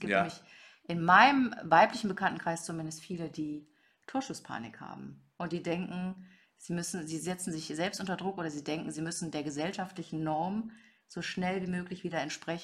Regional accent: North Rhine-Westphalia, Germany; Ich komme aus dem Ruhrgebiet, da hat man das, man hat einfach alles geäußert, was man dachte.

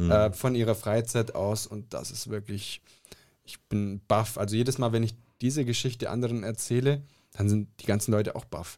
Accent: Ulm, Baden-Württemberg, Germany; Ich komme aus der Gegend Ulm, Baden-Württemberg.

